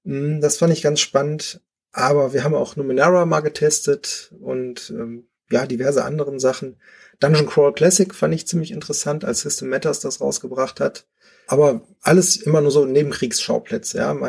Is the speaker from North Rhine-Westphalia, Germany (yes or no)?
yes; Oberhausen, North Rhine-Westphalia, Germany; now in Essen, Germany; Ich bin aus Essen quasi so gar nicht weggekommen. Ich komme zwar ursprünglich aus Oberhausen, bin dann aber hier nach Essen gezogen.